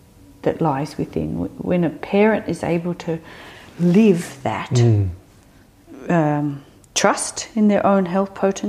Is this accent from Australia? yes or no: yes; Australia; Growing up in Australia on the land